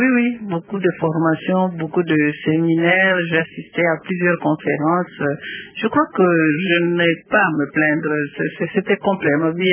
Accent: Kisantu, Kongo Central, DR Congo; also born or lived in Bazaboma; je suis née à Kisantu, mais j'ai fait mes études primaires et une partie des secondaires à Bazaboma, dans le Bas-Congo, effectivement. Mais j'ai terminé finalement ici au lycée du Sacré-Cœur, qui aujourd'hui on appelle Bossangani.

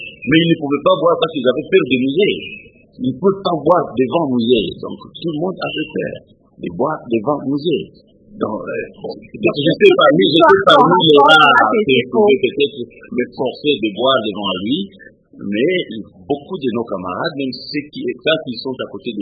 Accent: Kasaï, DR Congo; Du Katanga, je suis du Kasaï, et quand nous sommes arrivés, beaucoup de gens pensaient que j'étais aussi du Katanga

